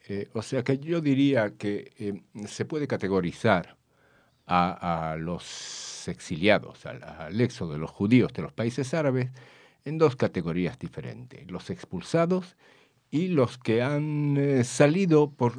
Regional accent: Morocco; En otros países, como por ejemplo en Marruecos, de donde yo vengo, no hubo expulsión

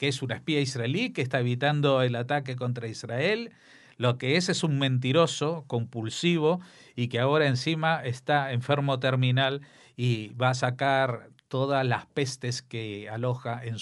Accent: Argentina; en mi tierra, en Argentina

